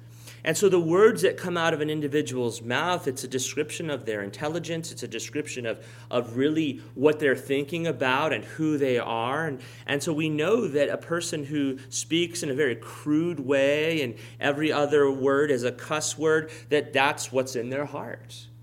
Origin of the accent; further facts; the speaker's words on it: Texas, United States; it reminded me of one of my favorite words from growing up in South Texas, carne guisada.